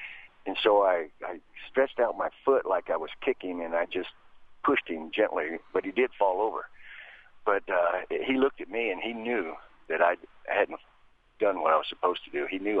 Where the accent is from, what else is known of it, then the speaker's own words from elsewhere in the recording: the South, United States; I grew up in the South during segregation, so I didn't really interact with many different cultures. It was a small town, and there weren't very many people from other cultures there.